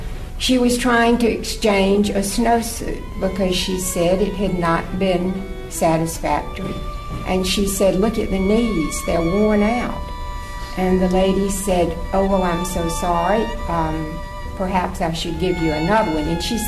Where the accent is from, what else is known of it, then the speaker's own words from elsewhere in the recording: Forsyth, Georgia, United States; I grew up in Forsyth, Georgia.